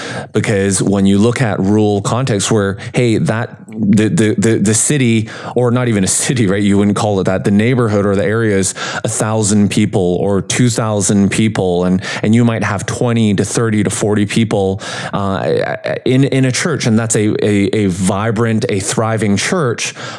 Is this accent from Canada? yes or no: yes; British Columbia, Canada; I grew up in British Columbia